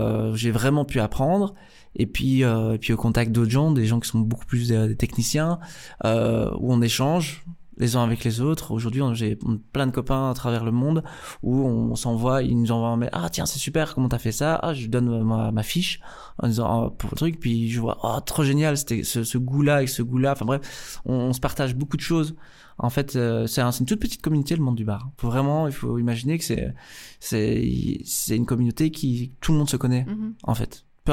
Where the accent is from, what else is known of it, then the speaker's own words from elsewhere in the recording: Belgium; c'est qu'on est belge. Et je pense que être belge dans le monde aujourd'hui, c'est un super pouvoir.